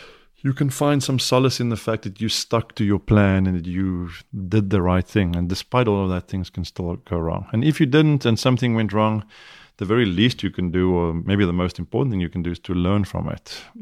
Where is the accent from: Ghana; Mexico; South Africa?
South Africa; now in United States; you know I'm South African, I have a bit of an accent, you know.